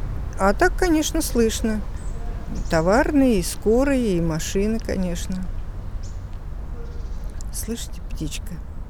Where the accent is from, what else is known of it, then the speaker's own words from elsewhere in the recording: Sergiev Posad, Moscow Oblast, Russia; Ну, в общем-то, я родилась, конечно, в Загорске. Сейчас это Сергиев Посад. Я здесь училась, заканчивала школу.